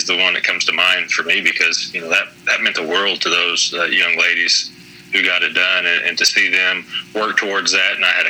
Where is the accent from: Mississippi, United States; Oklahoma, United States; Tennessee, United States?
Oklahoma, United States; also born or lived in Alabama, United States; I graduated high school in Alabama, although I grew up in Oklahoma.